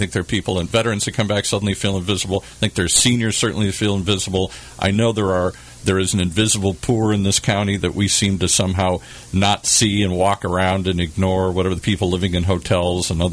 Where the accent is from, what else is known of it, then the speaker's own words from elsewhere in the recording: Midwest, United States; now in California, United States; but I'm still a Midwesterner at heart here, and I come out to California, everybody wants to hug you all the time.